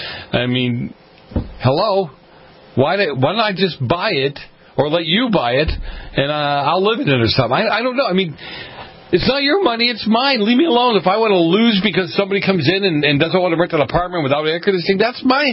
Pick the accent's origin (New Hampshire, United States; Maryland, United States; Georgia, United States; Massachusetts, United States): Massachusetts, United States; Boston; I grew up in Boston. We had them running all around the place.